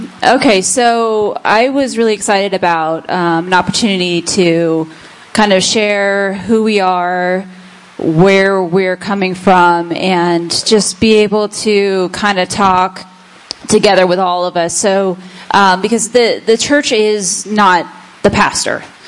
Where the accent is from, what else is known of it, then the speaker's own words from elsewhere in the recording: Arvada, Colorado, United States; also born or lived in New York; I was born and raised in Arvada, went to Arvada West High School.